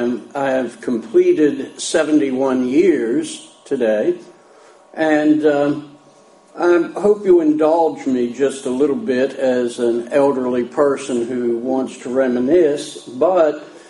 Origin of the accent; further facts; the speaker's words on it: Pennsylvania, United States; She came up from Florida and I came south from Pennsylvania.